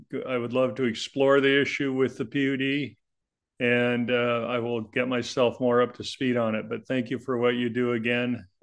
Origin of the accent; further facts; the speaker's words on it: Snohomish, Washington, United States; I'm from Snohomish, and thank you for your public service.